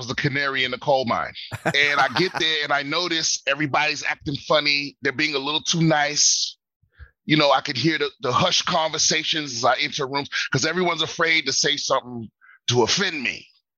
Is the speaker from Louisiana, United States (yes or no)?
no; Maryland, United States; I grew up in PG County, Maryland.